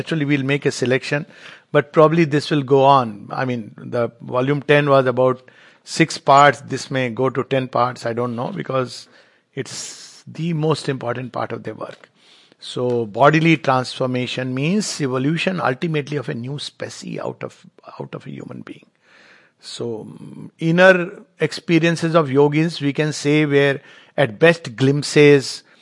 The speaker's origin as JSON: {"language": "English", "country": "India", "said": "I mean, as an Indian, I love India and everything that India has given and continue to."}